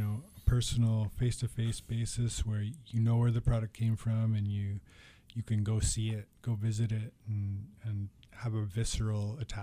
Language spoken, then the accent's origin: English; Ottawa, Ontario, Canada; I grew up in Ottawa